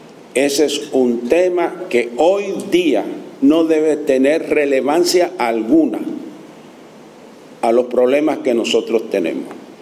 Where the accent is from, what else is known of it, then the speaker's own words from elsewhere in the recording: Puerto Rico; No, no soy yo, somos todos los puertorriqueños que tenemos que salir de esto.